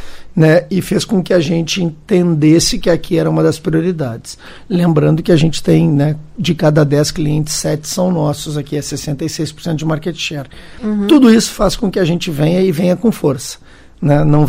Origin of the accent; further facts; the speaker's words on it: Porto Alegre, Rio Grande do Sul, Brazil; eu sou gaúcho, né, de Porto Alegre.